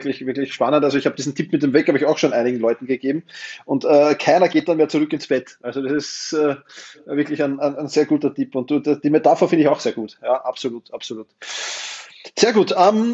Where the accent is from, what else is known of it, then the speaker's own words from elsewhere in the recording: Austria; Als Österreicher